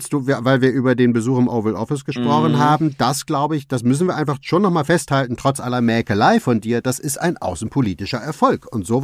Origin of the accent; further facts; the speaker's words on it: Germany; Frage ich dich jetzt mal als Deutscher, du als Schweizer, macht dir das Angst?